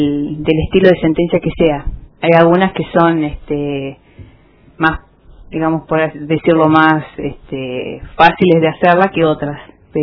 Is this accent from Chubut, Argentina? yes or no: yes; Comodoro Rivadavia, Chubut, Argentina; Soy de Comodoro Rivadavia y me presento para el cargo de juez laboral